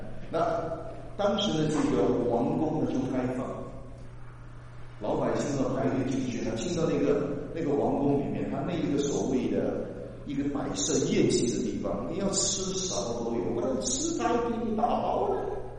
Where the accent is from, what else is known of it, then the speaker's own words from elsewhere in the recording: Malaysia; moved away as an adult; 我从马来西亚，我生在马来西亚，长在马来西亚，我18岁就离开了马来西亚，一直到现在没回去，啊，所以我在外面漂流了50年，啊，将近50年。但是我知道我的祖国是中国，我知道我的祖籍福建省宁津。